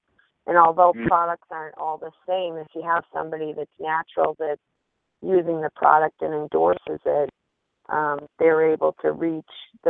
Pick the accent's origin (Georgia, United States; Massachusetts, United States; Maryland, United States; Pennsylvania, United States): Massachusetts, United States; Boston; I'm from the Boston area. I traveled to North Carolina to compete to try to get my pro card.